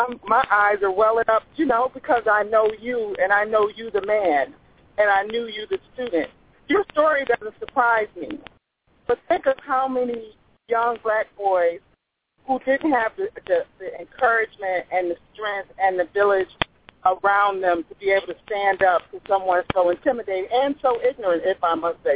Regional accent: Mississippi, United States; born there; now in Georgia, United States; I was born in Mississippi and I've lived in Georgia for 20 years.

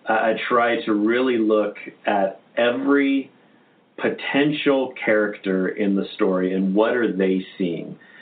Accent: Las Vegas, Nevada, United States; I was actually born and raised in Las Vegas, and then moved back to Las Vegas after finishing college at Milligan in Johnson City

